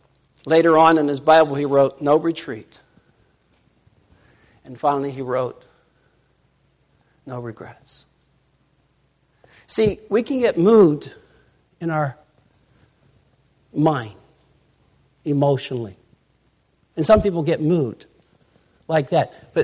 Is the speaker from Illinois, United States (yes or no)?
no; Pennsylvania, United States; See, I'm from Pennsylvania.